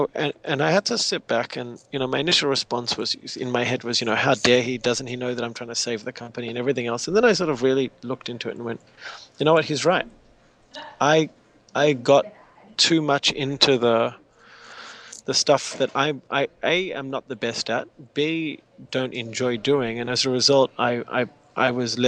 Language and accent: English; Australia; also born or lived in Israel; Yeah. So here I was, an Australian guy. I was born in Israel, grew up in Australia